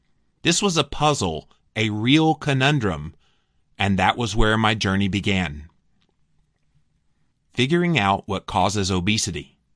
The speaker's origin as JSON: {"language": "English", "town": "Toronto", "region": "Ontario", "country": "Canada", "tie": "born or raised there", "also_born_or_lived": "Los Angeles", "said": "I grew up in Toronto, Canada, and studied biochemistry at the University of Toronto, where I also completed medical school and my residency in internal medicine."}